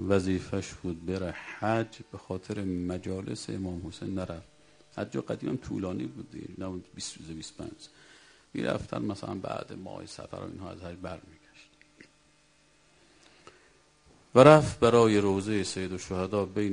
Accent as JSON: {"language": "Persian", "town": "Mashhad", "region": "Razavi Khorasan", "country": "Iran", "tie": "born or raised there", "said": "ما بچه مشهدیم دیگه"}